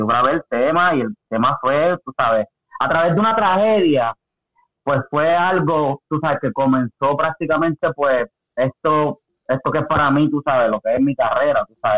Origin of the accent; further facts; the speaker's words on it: Río Piedras, Puerto Rico; Sí, yo nací en Río Piedras, sí, yo nací en Río Piedras en noviembre 4, y pues de ahí, pues tú sabes, me crié en Parque Ecuestre y eso, y así.